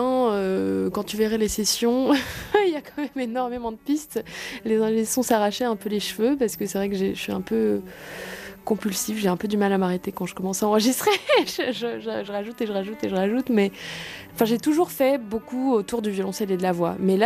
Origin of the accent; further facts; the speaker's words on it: France; also born or lived in Argentina / Brazil; J'ai grandi en France, en Argentine, je chante en espagnol, en portugais, en français.